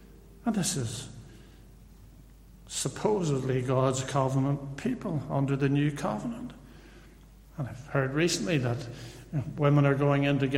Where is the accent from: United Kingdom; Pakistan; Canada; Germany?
United Kingdom; Newtownards, Northern Ireland; I come from Newton Ards, and there's a big church in Newton Ards called the Thriving Life Church. It used to be across from where I live